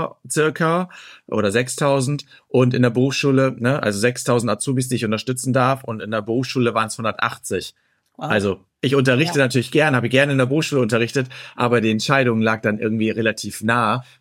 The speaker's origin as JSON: {"language": "German", "region": "Northern Germany", "country": "Germany", "said": "ich komme aus Norddeutschland. Aber meine Oma hat im Breisgau gewohnt"}